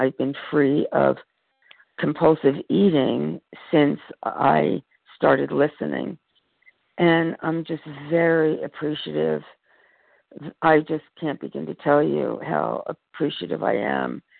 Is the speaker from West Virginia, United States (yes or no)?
no; California, United States; I'm from California and very new to Vision.